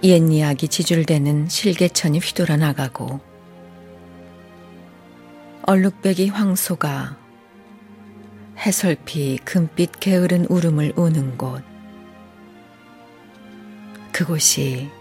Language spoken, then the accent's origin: Korean; Seoul, South Korea; also born or lived in Yeonggwang; 저는 태어나기 전 전남 영광에서 태어났는데요. 많은 시절을 사실 서울에서 보냈죠.